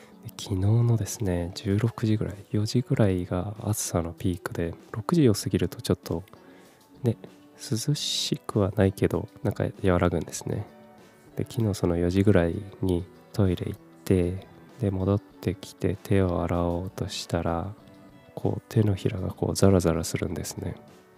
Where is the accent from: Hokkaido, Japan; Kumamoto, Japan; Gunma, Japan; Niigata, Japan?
Kumamoto, Japan; moved away as an adult; also born or lived in Fukuoka / Tokyo; 18歳から福岡、30歳から東京で暮らし、35歳で会社を辞め、地元の熊本でフリーランスのウェブライターとして生きていくことにした